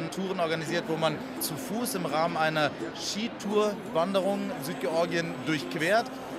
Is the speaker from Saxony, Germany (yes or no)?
yes; Dresden, Saxony, Germany; Wir kommen aus Dresden.